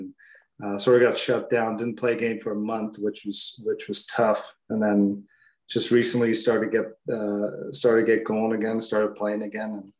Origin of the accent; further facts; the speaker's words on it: Switzerland; English is a second language; I grew up obviously in Switzerland, small town called Arvangen. We had 4,000 people in our town, fairly small community.